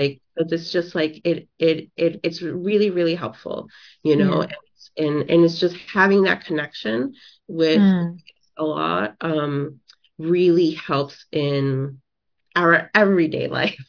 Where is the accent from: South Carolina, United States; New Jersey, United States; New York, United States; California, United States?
New York, United States; New York City; Alhamdulillah, I grew up in New York City that was very diverse, with faiths.